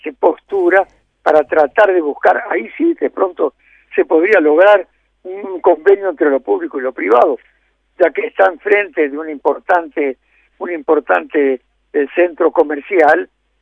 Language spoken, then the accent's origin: Spanish; Uruguay; le digo la verdad como uruguayo